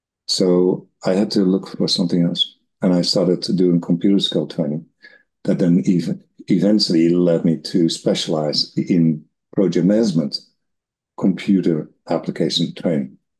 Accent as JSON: {"language": "English", "country": "Netherlands", "tie": "born or raised there", "said": "No, I came from the Netherlands. And in the Netherlands, I did two studies. I grew up on a food farm"}